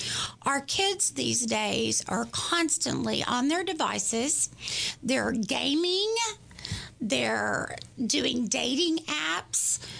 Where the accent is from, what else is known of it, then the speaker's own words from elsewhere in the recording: Tyler, Texas, United States; You know, I am from Tyler, born and raised